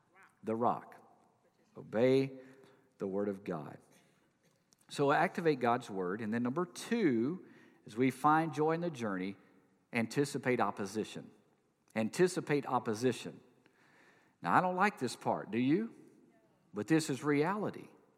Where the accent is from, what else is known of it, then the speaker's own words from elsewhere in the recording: Louisiana, United States; But when we cross the line to get into Louisiana, everybody knows.